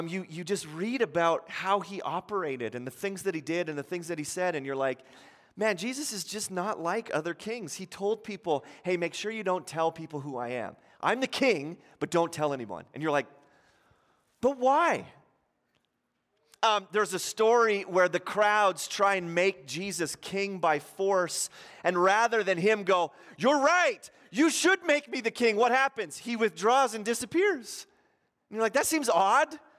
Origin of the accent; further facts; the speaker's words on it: Ottawa, Ontario, Canada; I grew up in Ottawa